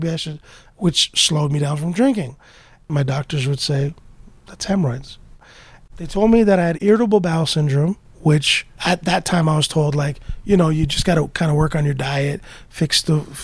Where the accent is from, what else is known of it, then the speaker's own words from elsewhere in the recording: Scarborough, Ontario, Canada; I was raised in Scarborough, Ontario